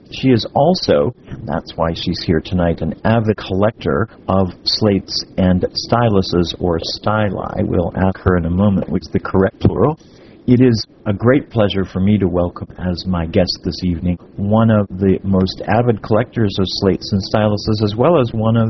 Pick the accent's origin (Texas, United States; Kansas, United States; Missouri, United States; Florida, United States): Florida, United States; Miami; from Miami, Florida